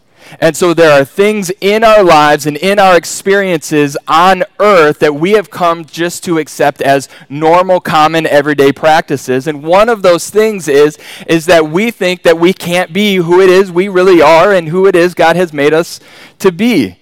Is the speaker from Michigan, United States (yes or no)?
yes; Grand Rapids, Michigan, United States; And we grew up here in Grand Rapids, Michigan.